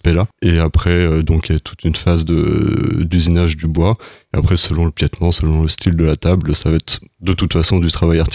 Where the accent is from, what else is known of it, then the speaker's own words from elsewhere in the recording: Normandy, France; now in Épinal, France; Je suis originaire de Normandie et pour mes études, je suis allé à l'INSTIB à Épinal pour faire le diplôme d'ingénieur.